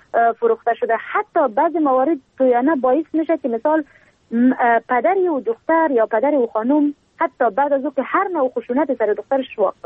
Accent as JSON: {"language": "Persian", "region": "Helmand", "country": "Afghanistan", "tie": "born or raised there", "said": "ما در ولایت هلمند بزرگ شدیم و با این محیط کاملا مطابقت داده میتونم خودم را،"}